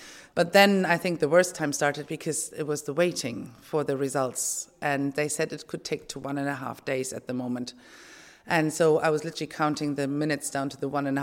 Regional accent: Germany; also born or lived in United Kingdom; I'm 48 years of age and I'm originally from Germany, but I lived in the UK for over 20 years.

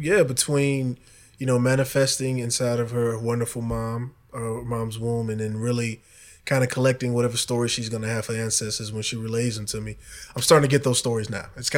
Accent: Evanston, Illinois, United States; also born or lived in Chicago; I was raised in Evanston, born on the South Side, and pretty much, like, I don't say a lot of people, but like some folks, was moved around with my family, and then my family settled in Evanston.

